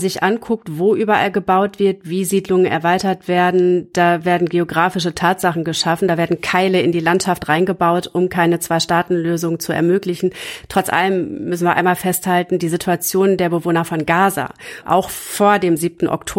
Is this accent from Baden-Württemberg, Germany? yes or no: no; Berlin, Germany; Und der wird dich und mich als Berliner nochmal extra betreffen.